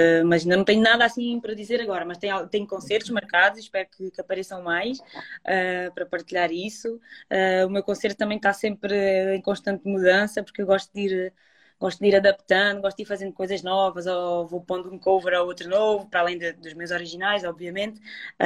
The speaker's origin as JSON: {"language": "Portuguese", "region": "Alentejo", "country": "Portugal", "tie": "born or raised there", "said": "Depois cresci no Alentejo, onde também não tem nada a ver, mas que partilhava também."}